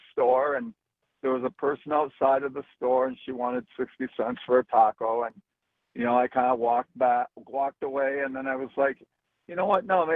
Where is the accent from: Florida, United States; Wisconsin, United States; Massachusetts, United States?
Wisconsin, United States; now in California, United States; I'm from Wisconsin, but all the way from California, and I send you as much positive energy as I possibly can